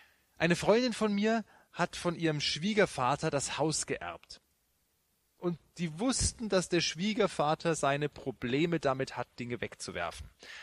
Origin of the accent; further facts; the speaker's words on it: West Germany, Germany; Das war in meiner Freiberger Zeit als Wessi